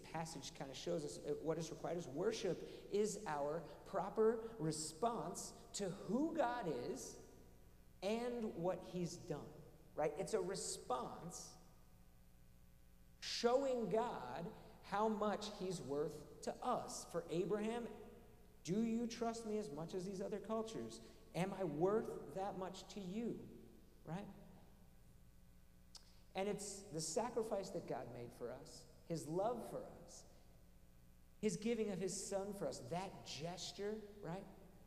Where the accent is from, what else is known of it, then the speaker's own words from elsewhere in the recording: Pennsylvania, United States; They were getting married in Tennessee. I'm from Pennsylvania.